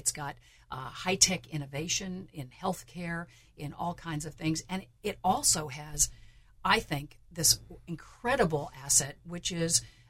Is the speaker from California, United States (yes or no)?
yes; California, United States; I've been fortunate as a young child growing up in California to go on long camping trips all over the West with my family